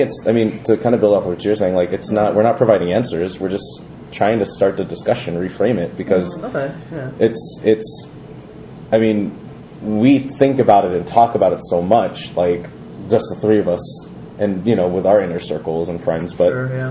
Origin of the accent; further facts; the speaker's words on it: Philippines; You know, just based on our history and our heritage and our culture, it's very, you know, you can't explain what being a Filipino is.